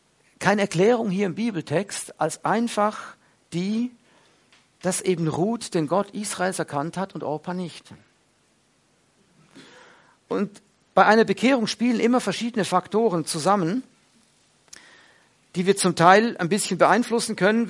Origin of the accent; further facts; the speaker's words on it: German-speaking Switzerland, Switzerland; Sie waren nur 7 Jahre in der deutschen Schweiz, wo ich aufgewachsen bin